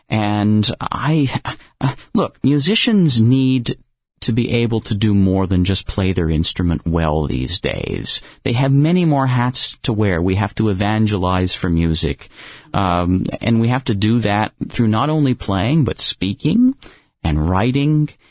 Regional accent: Washington, Pennsylvania, United States; moved away as an adult; now in Philadelphia, United States; Well, I am a Pennsylvanian. I'm from Washington, which is near Pittsburgh. Then at 18, I moved to this beautiful city of Philadelphia to study at Curtis

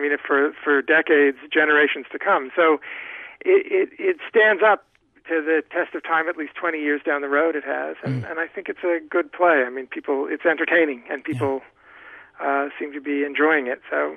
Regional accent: Louisiana, United States; I had taught in a school for gifted children in Louisiana. I'm from Louisiana originally, and when I was in college in New York, I would go back to Louisiana

